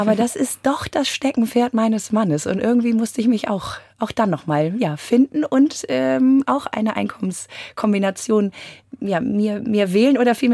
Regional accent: Schleswig-Holstein, Germany; Und ich selber komme auch vom Hof, bin aus Schleswig-Holstein und bin aber ein Grünlandkind. Wir haben Milchkühe bei uns und unseren Hof gibt es noch von 1669.

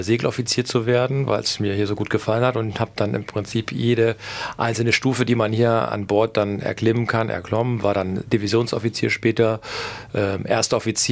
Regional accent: Hesse, Germany; born there; Ich bin gebürtiger Hesse, von daher nicht zwingendermaßen mit der See so vertraut gewesen.

